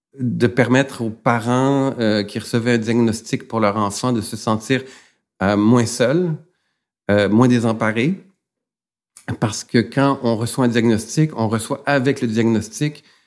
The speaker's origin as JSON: {"language": "French", "town": "Montreal", "region": "Quebec", "country": "Canada", "tie": "born or raised there", "lives_now": "Laval, Canada", "said": "Je suis arrivé à Laval pour une raison très particulière. C'est-à-dire que moi, je suis né à Montréal, j'ai pratiquement toujours vécu à Montréal."}